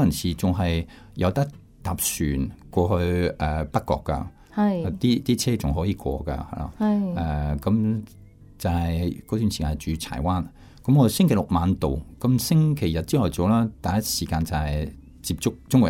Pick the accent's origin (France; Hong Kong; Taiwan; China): France; Cantonese is a second language; 因为我是法国人，你是中国人的嘛